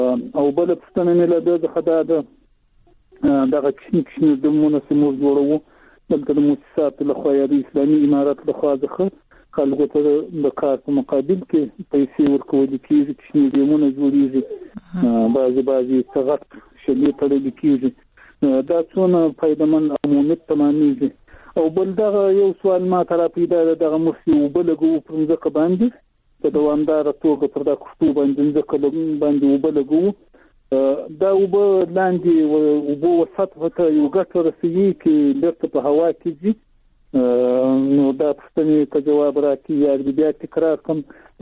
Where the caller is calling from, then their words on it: Shahjoy, Zabul, Afghanistan; د زابل ولایت شاجیل ولسوالي